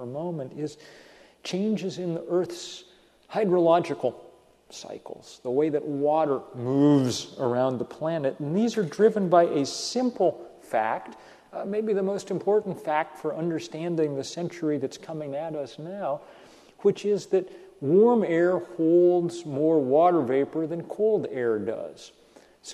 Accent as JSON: {"language": "English", "region": "Vermont", "country": "United States", "tie": "born or raised there", "said": "My home state of Vermont got its taste in late August when Hurricane Irene came up the East Coast."}